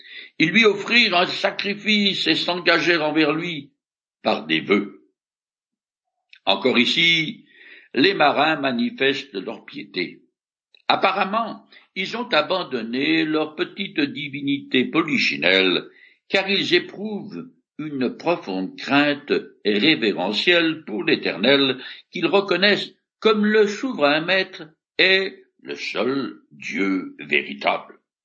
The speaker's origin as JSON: {"language": "French", "country": "France", "said": "Car dans les sociétés industrielles comme chez nous en France"}